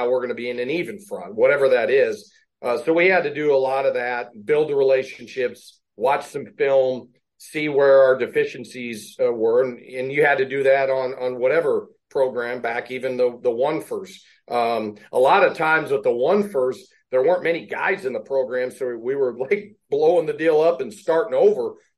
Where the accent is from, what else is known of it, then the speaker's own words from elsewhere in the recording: Kansas City, Missouri, United States; I grew up in Kansas City.